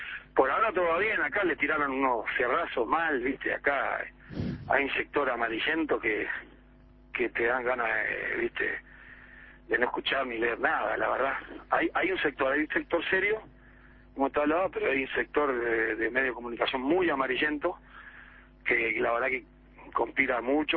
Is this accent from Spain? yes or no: no; Uruguay; La otra, hey, yo soy uruguayo.